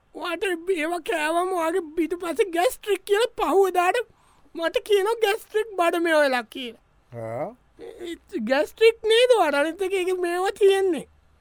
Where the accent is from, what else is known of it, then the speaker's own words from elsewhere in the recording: Gampola, Central Province, Sri Lanka; ගම්පා ඊ Gampola up country අපි ගම්පල අපි උඩ රට.